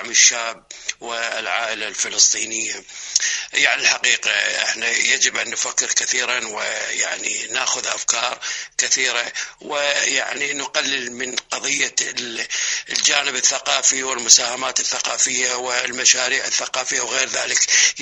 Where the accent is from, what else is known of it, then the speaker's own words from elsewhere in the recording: Iraq; احنا يعني كعراقيين